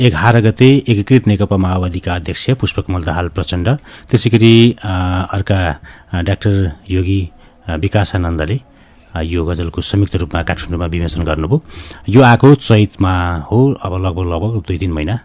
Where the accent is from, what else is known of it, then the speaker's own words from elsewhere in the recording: Hajariya, Madhesh Province, Nepal; म पहिला सर्लाईको हजरियामा, मेरो घर पहिला हजरिया हो, अहिले चाहिँ हरियाणामा बस्छु। हजरियामा हुँदाखेरि मगर गाउँ थियो, त्यो मगर गाउँले मलाई मगर भाषा सिक्न प्रेरित गर्यो।